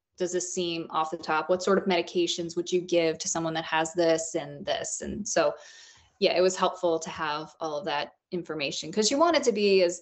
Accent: New Jersey, United States; I grew up in New Jersey, so I grew up going to the Jersey Shore.

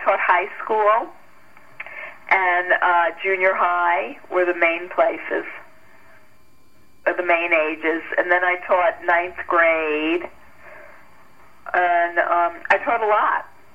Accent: Long Island, New York, United States; moved away; I grew up on Long Island in New York.

